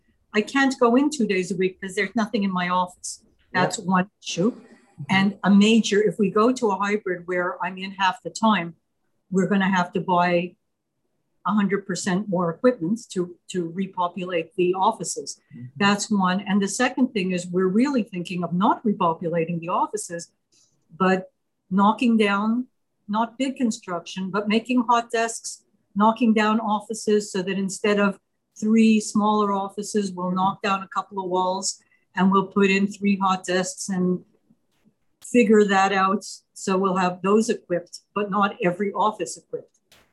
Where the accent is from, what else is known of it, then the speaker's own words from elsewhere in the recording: Montreal, Quebec, Canada; I wanted to ask, I'm from Montreal.